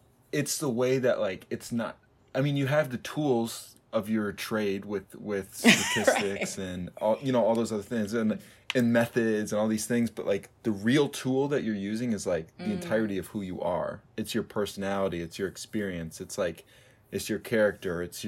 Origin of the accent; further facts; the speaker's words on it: Minneapolis, Minnesota, United States; I'm from Minneapolis, but I wasn't there at the time or for most of that summer.